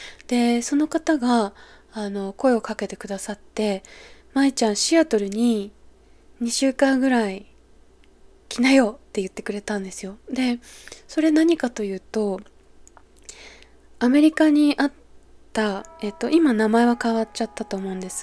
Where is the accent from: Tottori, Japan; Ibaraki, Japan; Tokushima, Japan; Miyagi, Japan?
Miyagi, Japan; Ishinomaki; 私は実家が宮城県で、石巻で生まれていて、おばあちゃん家が石巻にあるので、